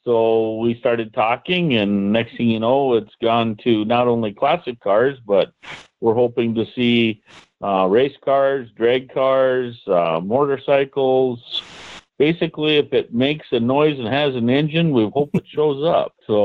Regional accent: North Dakota, United States; Sounds like the long-term forecast is it might be a little cool, but we're from North Dakota. We can handle that.

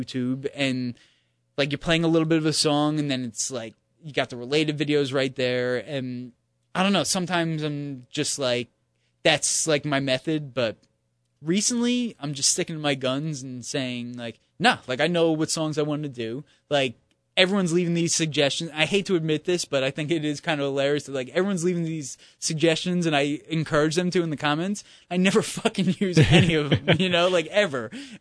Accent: New York, United States; as a New Yorker fan of hip hop

